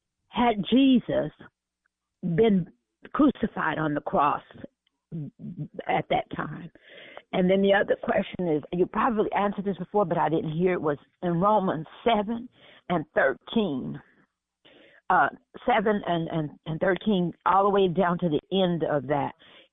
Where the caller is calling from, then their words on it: Stockton, California, United States; I'm calling from Stockton, California.